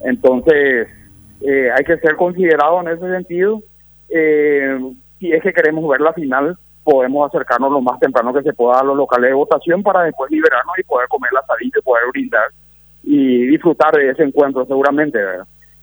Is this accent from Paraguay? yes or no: yes; Paraguay; debemos desarrollar también como paraguayos esa conciencia cívica